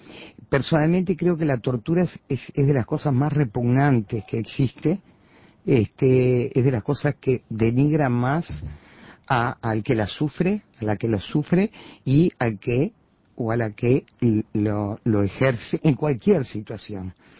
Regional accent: Uruguay; nosotros lo vivimos también como uruguayos y como uruguayas.

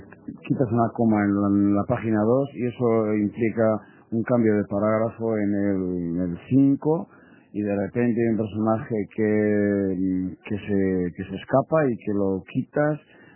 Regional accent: Basque Country, Spain; first language Basque; Spanish is a second language; Esos apuntes siempre los hago en lengua, es que es mi primera lengua. El castellano es una primera lengua también, pero es el primus inter pares, la lengua fundamental para mí, por experiencia, por mi vida, por todo, es la lengua vasca.

